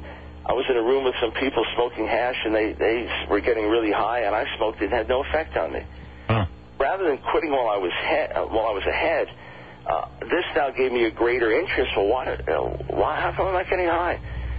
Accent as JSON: {"language": "English", "region": "New York", "country": "United States", "tie": "born or raised there", "said": "I was born in New York City, raised on Long Island, and I grew up in a conservative Jewish home."}